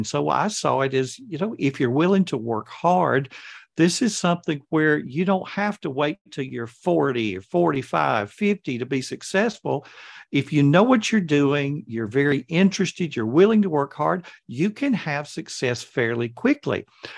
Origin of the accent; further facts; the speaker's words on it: Alabama, United States; I'm in the United States. I'm from Alabama, so it's the Deep South